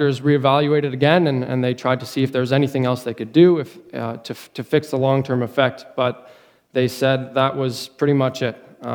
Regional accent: Prince George, British Columbia, Canada; I grew up here in Prince George, going to Westwood for most of my life until I went overseas.

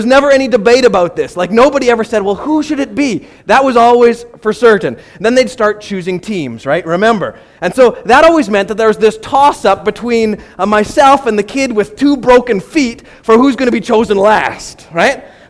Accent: Canada; I'm also a Canadian.

